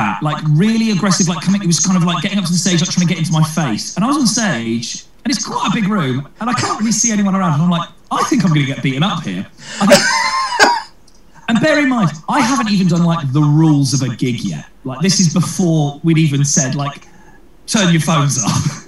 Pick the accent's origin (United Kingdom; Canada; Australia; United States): United Kingdom; Didcot, South East England; Either it's the first time I played my hometown, Didcot in Oxfordshire.